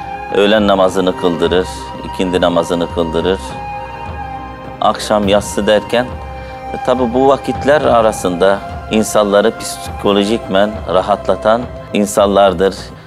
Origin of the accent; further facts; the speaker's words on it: Altınözü, Hatay, Turkey; 1977'de doğdum. Hatay Altınözü, Yunus Han Köyü doğumluyum. İlk öğretim okulumu Bohşin Köyü'nde okudum.